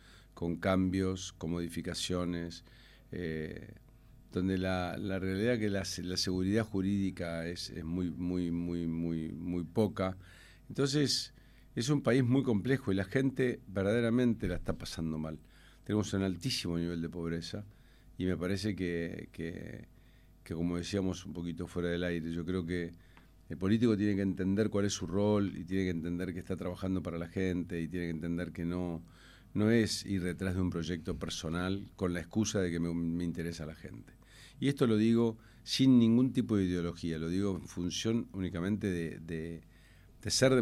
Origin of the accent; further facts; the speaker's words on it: Torcuato, Buenos Aires Province, Argentina; now in Buenos Aires, Argentina; yo me fui de Torcuato, me crié allá y me fui de allá, me independicé, o sea, me fui a vivir solo a los 18, ya trabajando y demás, así que, pero pasé mi vida en Torcuato, me siento torcuatense, digamos.